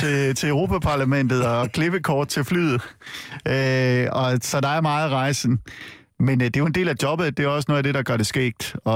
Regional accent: Jutland, Denmark; nu er jeg jyde

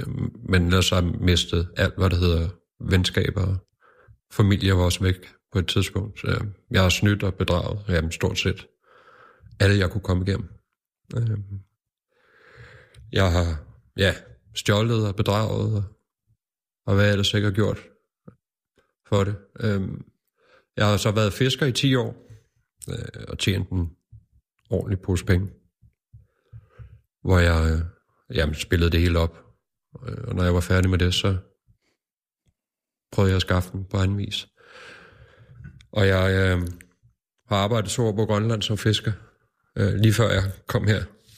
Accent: Køge, Zealand, Denmark; så er jeg fra Køge. Vokset op sammen med min mor.

